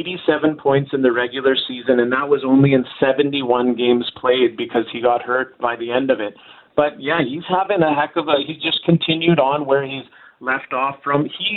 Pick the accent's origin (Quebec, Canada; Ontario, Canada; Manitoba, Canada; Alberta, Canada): Alberta, Canada; Brooks; shout out to my town, my hometown of Brooks, Alberta.